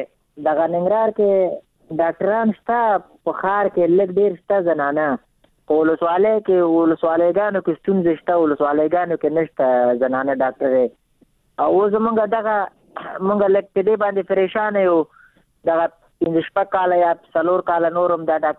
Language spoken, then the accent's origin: Pashto; Afghanistan; دا خو موږ د افغانستان یو